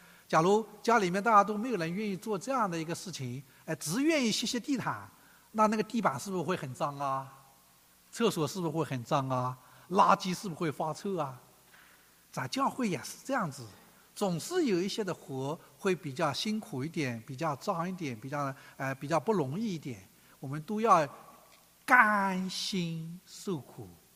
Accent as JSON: {"language": "Chinese", "region": "Zhejiang", "country": "China", "tie": "born or raised there", "moved": "as an adult", "said": "我的老家是在浙江，啊，我出国前在浙江大学学习工作了8年，啊，所以杭州很漂亮的哈，啊，所以带他们回去探亲，啊，哎，我的家离开杭州也不远"}